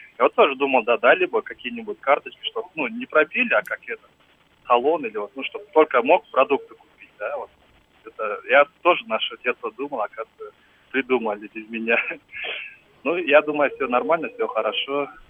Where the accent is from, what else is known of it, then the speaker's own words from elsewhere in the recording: Kyrgyzstan; Я вот из Киргизии